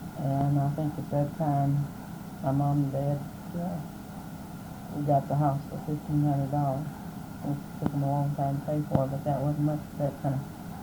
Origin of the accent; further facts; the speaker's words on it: Champaign, Illinois, United States; born there; I was born here in Champaign, and my father was born here.